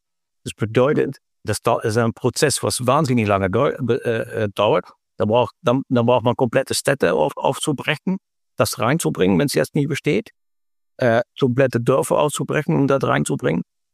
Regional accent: Netherlands; German is a second language; now in Germany; dass ich als Holländer hier weiß, was da in Deutschland läuft

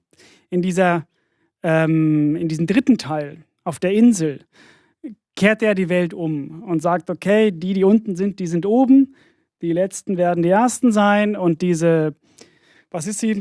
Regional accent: Sweden; Ja, also ich bin in Schweden aufgewachsen, ich darf das sagen.

